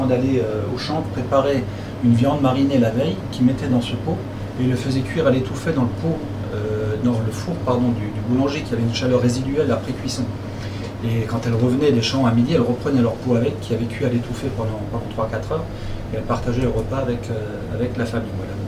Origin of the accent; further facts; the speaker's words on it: Forbach, Grand Est, France; born there; mon département natal qui est la Moselle. Je suis né à Forbach en 70